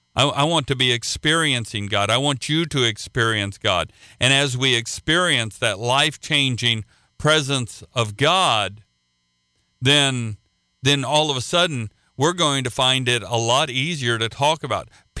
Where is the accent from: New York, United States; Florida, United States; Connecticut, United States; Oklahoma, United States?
Oklahoma, United States; an opportunity that I would have never dreamed I would have when I was growing up in Oklahoma.